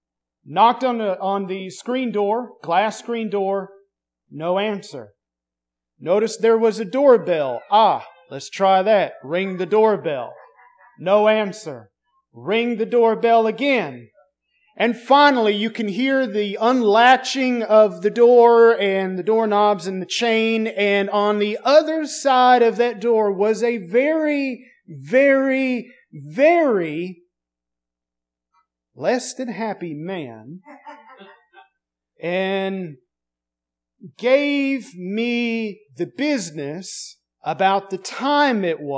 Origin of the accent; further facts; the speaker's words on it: Nashville, Tennessee, United States; I was in the Boy Scouts, and I grew up in the West Nashville area.